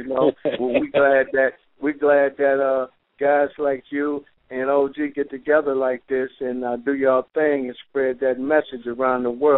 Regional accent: Detroit, Michigan, United States; You know, I come from the street world. You know, I came from Detroit.

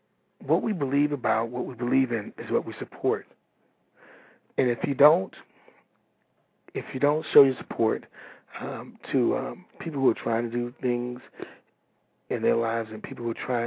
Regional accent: Washington, District of Columbia, United States; this next artist I'm about to play is an artist from my hometown, Washington, D.C.

